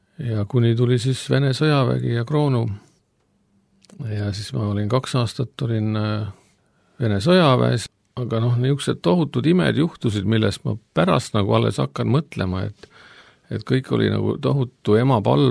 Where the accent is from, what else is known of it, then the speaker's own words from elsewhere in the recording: Tallinn, Harju County, Estonia; born there; ja tulen oleviste kogudusest. Ma sündisin Tallinnas, aasta oli siis 63